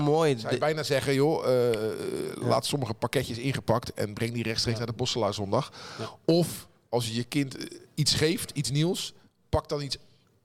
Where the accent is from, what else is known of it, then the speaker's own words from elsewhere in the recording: Rotterdam, South Holland, Netherlands; We groeiden samen op. Hij kwam uit het Witte Dorp, ik kwam uit Spangen.